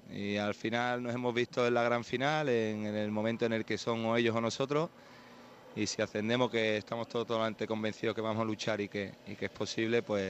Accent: Chiclana de la Frontera, Andalusia, Spain; Soy de Chiclana.

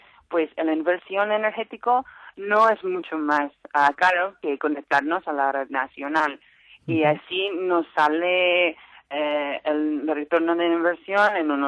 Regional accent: California, United States; Spanish is a second language; now in Spain; Soy californiana.

